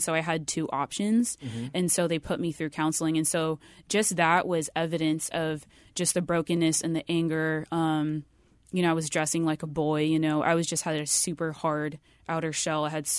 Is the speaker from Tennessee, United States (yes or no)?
no; Riverside, California, United States; So I grew up in Riverside.